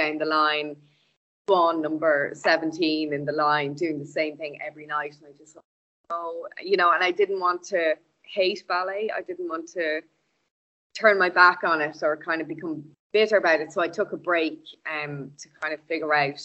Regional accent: County Meath, Ireland; now in Carlow, Ireland; No, so I'm from Meath.

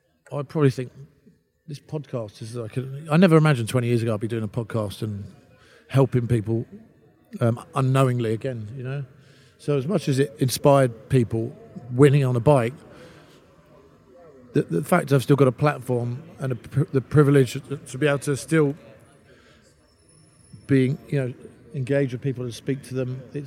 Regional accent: London, United Kingdom; I grew up in London

